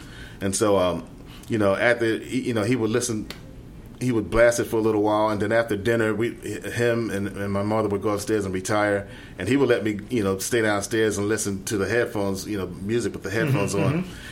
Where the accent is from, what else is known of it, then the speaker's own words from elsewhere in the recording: Philadelphia, Pennsylvania, United States; Yeah, I grew up in Philadelphia, and you know, my father, he was quite the handyman.